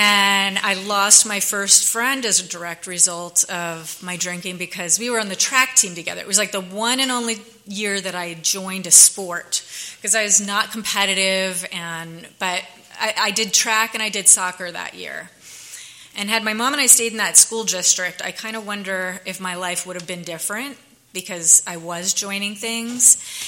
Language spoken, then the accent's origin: English; New York, United States; I guess I'm from New York, and I grew up pretty much the most normal upbringing you can have, you know.